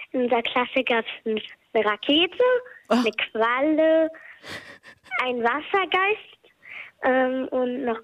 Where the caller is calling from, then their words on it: Hamburg, Germany; Ich bin 9 Jahre alt und ich komme aus Hamburg.